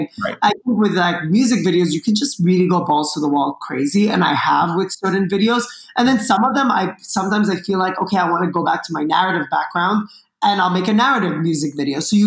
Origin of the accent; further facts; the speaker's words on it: Dubai, United Arab Emirates; now in United States; I grew up in Dubai. I've never thought I was going to be living in America.